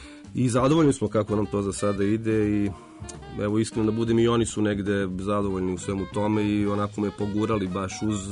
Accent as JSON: {"language": "Serbian", "town": "Kraljevo", "region": "Šumadija and Western Serbia", "country": "Serbia", "tie": "born or raised there", "said": "Pa evo, poreklom iz Kraljeva, tamo sam nešto završio nižu srednju muzičku školu, teoretski odsek."}